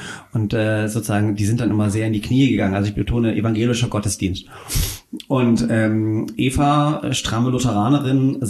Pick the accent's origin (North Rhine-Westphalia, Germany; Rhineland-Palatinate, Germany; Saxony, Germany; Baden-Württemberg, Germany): Saxony, Germany; bei uns in Oberlausitz gab es nur evangelischen Religionsunterricht.